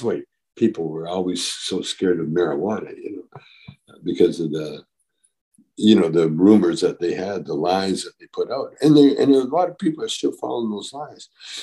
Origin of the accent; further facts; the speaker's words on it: Calgary, Alberta, Canada; also born or lived in Edmonton; now in Vancouver, Canada; I'm just a guy, you know, from Canada, from Vancouver. Well, Vancouver now, but I grew up kind of in Calgary, Alberta, Canada. And my mother was Scotch-Irish and Native, which I found out later in life, way later in life.